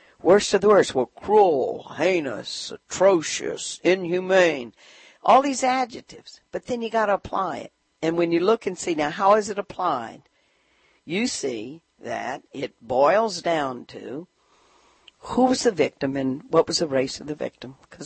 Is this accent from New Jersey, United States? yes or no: no; Louisiana, United States; And I don't know, I'm from Louisiana. I'm one of the 10 southern states that does 80% of the executions.